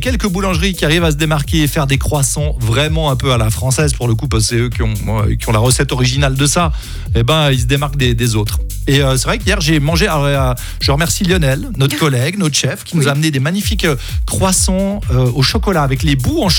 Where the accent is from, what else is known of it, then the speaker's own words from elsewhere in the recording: France; Je suis française et je suis horrifiée par ce que je vois.